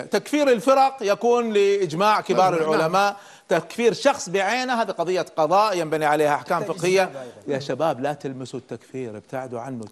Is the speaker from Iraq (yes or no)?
no; Kuwait; الآن احنا عندنا في الكويت